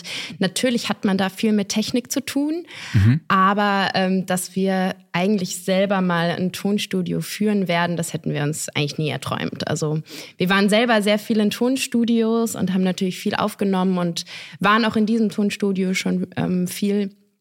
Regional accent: Southern Germany, Germany; in meiner Heimat im Süden von Deutschland

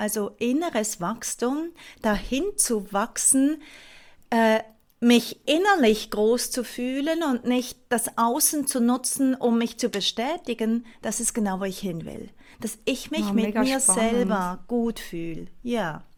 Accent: Switzerland; Ich habe während des Lockdowns, da war ja bei uns in der Schweiz gar nicht so lange im Vergleich jetzt zu Deutschland

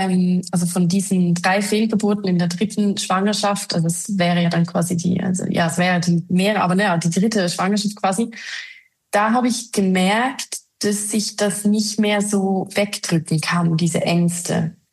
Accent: Switzerland; Ich komme aus der Schweiz.

